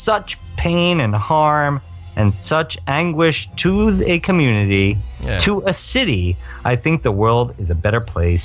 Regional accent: New Jersey, United States; I'm from New Jersey. I grew up in hell.

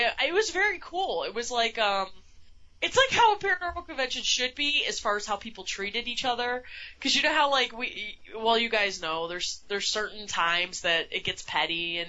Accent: Illinois, United States; I mean, we're from Illinois, you know.

